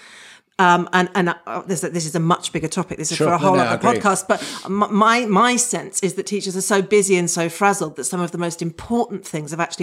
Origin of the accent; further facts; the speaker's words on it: South East England, United Kingdom; I was brought up in Buckinghamshire.